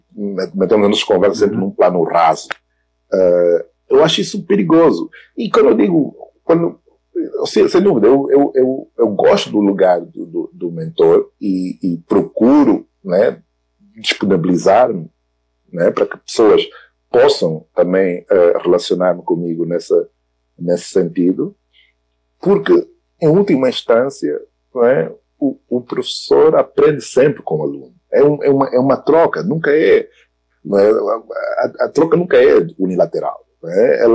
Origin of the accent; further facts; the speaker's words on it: Angola; eu sou angolano